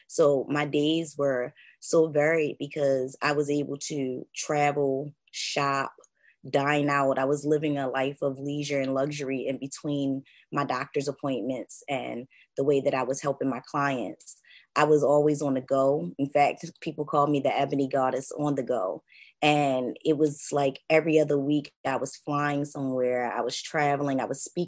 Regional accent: Baltimore, Maryland, United States; It is around 12:15 p.m. Eastern, and I'm from Baltimore, Maryland.

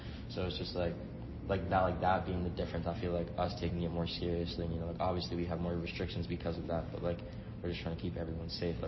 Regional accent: Brookline, Massachusetts, United States; Oh, I'm from Brookline, Massachusetts.

